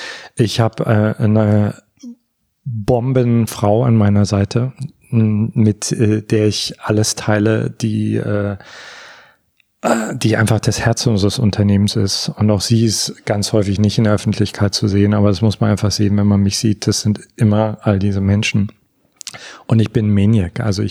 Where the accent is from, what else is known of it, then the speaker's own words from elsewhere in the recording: East Germany, Germany; dann raus bin aus meiner kleinen Heimatstadt nach Berlin und habe da eigentlich erstmal erfahren, wie groß die Welt ist. Ich komme aus dem Osten.